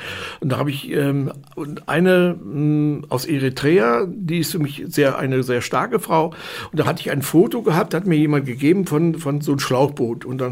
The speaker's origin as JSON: {"language": "German", "region": "East Germany", "country": "Germany", "moved": "yes", "lives_now": "West Germany", "said": "Also ich komme ja eigentlich aus Ostdeutschland, ist auch Deutschland, aber ich war hier in Westdeutschland, war total neu."}